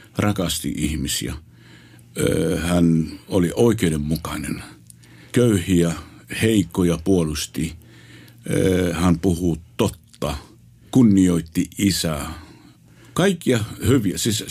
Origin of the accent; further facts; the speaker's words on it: Abu Ghosh, Jerusalem District, Israel; Toki minä olen Israelista, minä olen Israelin kansalainen, sen lisäksi Suomen kansalainen tietenkin. Synnyin Jerusalemissa, mutta kotoisin on semmoista kylästä kuin Abu Ghosh.